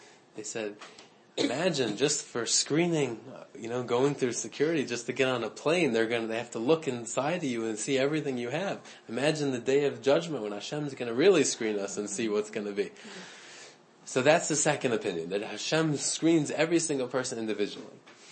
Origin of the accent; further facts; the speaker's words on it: Atlanta, Georgia, United States; And mentioning before that I'm from Atlanta, personally, I'm sure everyone's been following the news with all the hurricanes.